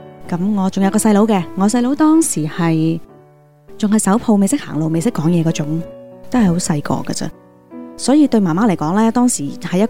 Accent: Hong Kong; 好彩真的我在香港成长，香港有9年免费的教育，所以我很幸运我可以继续读书

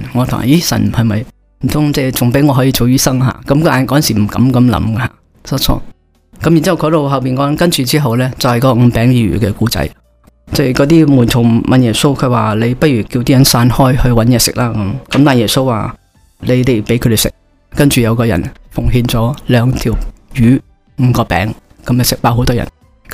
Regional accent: Hong Kong; moved away; Actually 我由香港嚟读书嘅时候

